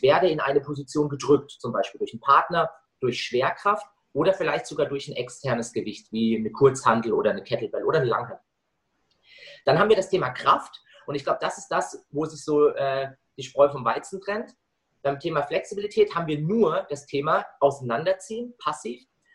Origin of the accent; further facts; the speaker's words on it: Freiburg, Baden-Württemberg, Germany; bin eben nach Freiburg zurückgezogen in meine Heimatstadt, wo ich jetzt auch wohne